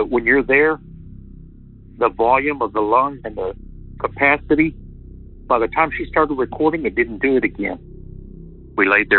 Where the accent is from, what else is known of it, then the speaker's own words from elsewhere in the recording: Texas, United States; from Texas. And this is for your hometown legends. We're originally from West Texas.